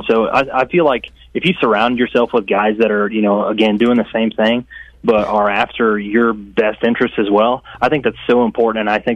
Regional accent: Kansas, United States; Obviously, growing up in Northwest Kansas has been just a huge part of my life.

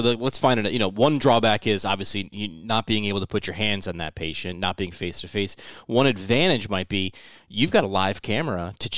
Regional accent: New York, United States; This is kind of the epicenter. I'm a New Yorker too.

